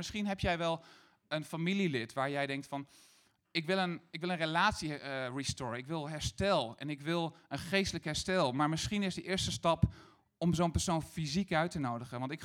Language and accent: Dutch; Elburg, Gelderland, Netherlands; En ik groeide op in de Bijbelbelt in Elburg